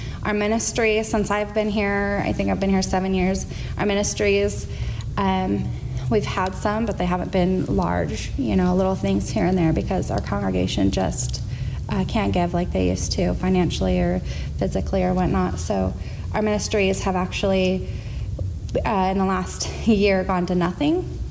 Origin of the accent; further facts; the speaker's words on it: Kelso, Washington, United States; I was born and raised in Kelso. I was actually raised atheist, believe it or not.